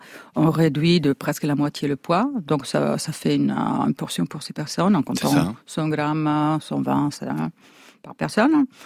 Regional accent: Friuli-Venezia Giulia, Italy; born there; je suis quand même née dans le Frioul, c'est la région qui est juste à côté, à nord-est de Venise.

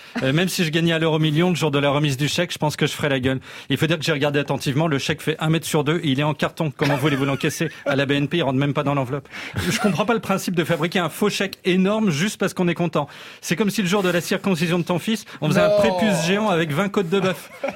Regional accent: Brittany, France; Ensuite, je suis allé chez moi en Bretagne.

